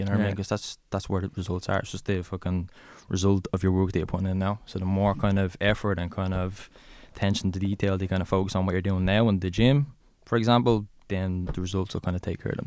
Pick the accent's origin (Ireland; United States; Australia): Ireland; Dublin, Leinster; The Liberties, Dublin, like